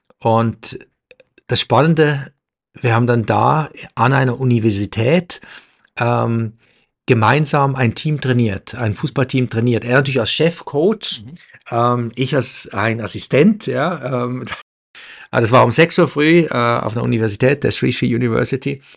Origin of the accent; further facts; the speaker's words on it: Switzerland; Es war ein kleines Dorf, wo ich aufgewachsen bin, im ländlichen Teil der Schweiz.